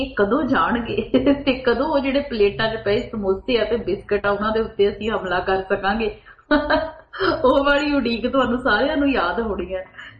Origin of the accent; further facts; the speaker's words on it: Punjab, India; ਹਰ ਚੀਜ਼ ਤੇ ਹਰ ਗੱਲ ਤੇ ਯਾਦ ਸਾਨੂੰ ਪੰਜਾਬ ਦੀ ਆਉਂਦੀ ਹੈ ਤੇ ਪੰਜਾਬ ਦੇ ਵਿੱਚ ਸਾਡੇ ਪਿੰਡ ਦੀ ਸਾਡੇ ਬਚਪਨ ਦੀ ਹਰ ਯਾਦ ਜਿਹੜੀ ਆ ਅਸੀਂ ਯਾਦ ਕਰ ਲੈਂਦੇ ਹਾਂ।